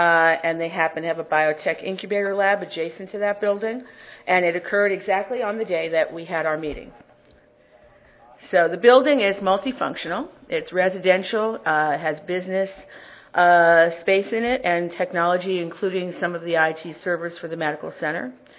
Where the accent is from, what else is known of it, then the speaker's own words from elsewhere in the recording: New York, United States; It's something quite ironic as a New Yorker to be standing in San Francisco talking about disaster ethics